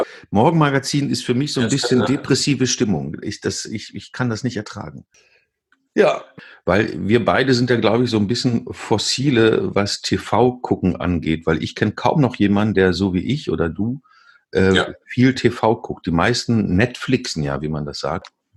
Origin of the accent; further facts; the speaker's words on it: Bielefeld, North Rhine-Westphalia, Germany; Ich komme ja aus Bielefeld.